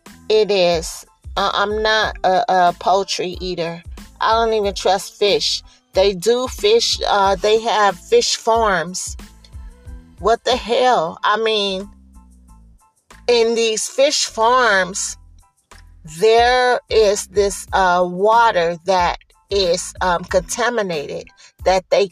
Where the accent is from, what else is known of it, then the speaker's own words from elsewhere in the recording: Oakland, California, United States; And it's my personal journey growing up in Oakland, as you all may know.